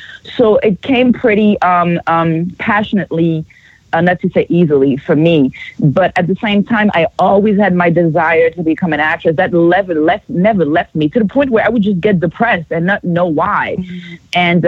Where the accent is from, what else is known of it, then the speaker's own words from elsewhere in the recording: France; English is a second language; And so, but in growing up in France, there were no black people on TV.